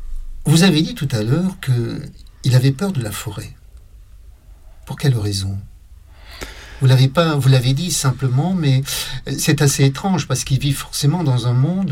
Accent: France; Ça me renvoie aussi à la relation que j'ai pu avoir en tant que Français avec ce pays

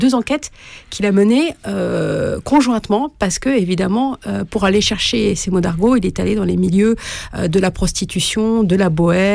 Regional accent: Le Havre, Normandy, France; moi je suis du Havre, on disait beaucoup ça au Havre dans les années 80-90.

